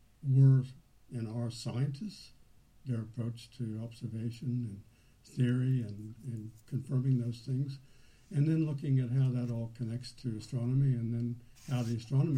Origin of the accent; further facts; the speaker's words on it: United States; now in United Kingdom; you can tell, obviously, I came from the United States.